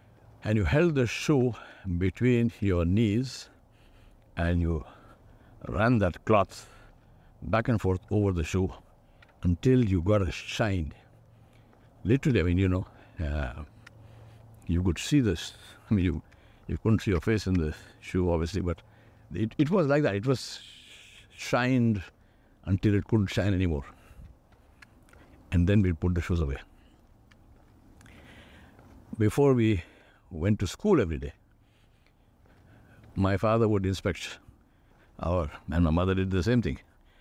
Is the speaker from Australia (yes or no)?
no; Hyderabad, Telangana, India; Alhamdulillah, we are from Hyderabad. And at least in the days when I was growing up, even servants had servants.